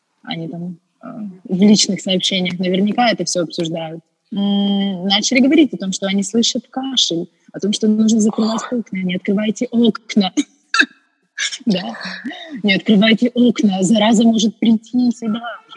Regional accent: Ukraine; Я из Украины.

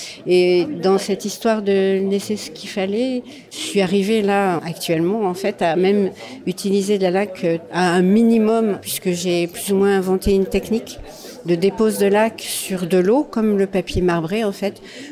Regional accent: France; now in Japan; la France, qui est mon pays d'origine, mes racines profondes, et le Japon qui m'a tant donné

